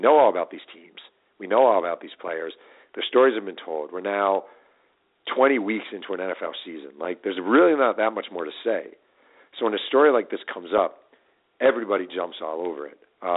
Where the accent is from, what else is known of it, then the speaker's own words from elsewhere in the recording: New York, United States; I mean, I use Corbett because I grew up in New York and I watch the Jets a lot.